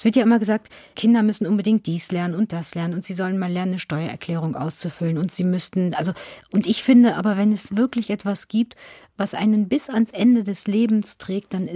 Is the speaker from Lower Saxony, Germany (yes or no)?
yes; Lower Saxony, Germany; Ich bin in Niedersachsen zur Schule gegangen.